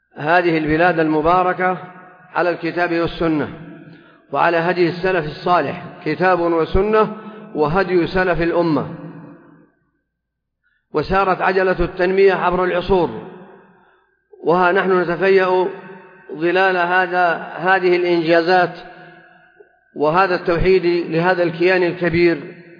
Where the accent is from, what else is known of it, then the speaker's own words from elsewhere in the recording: Saudi Arabia; ما نعيش في بلادنا المملكة العربية السعودية